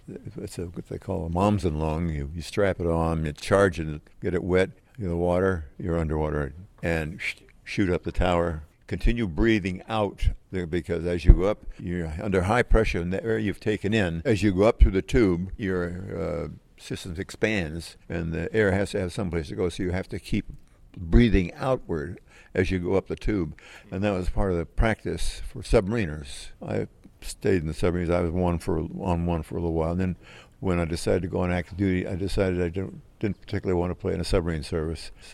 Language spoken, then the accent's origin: English; Pensacola, Florida, United States; born there; He flew, I was born in Pensacola. He was going to flight school as an enlisted man.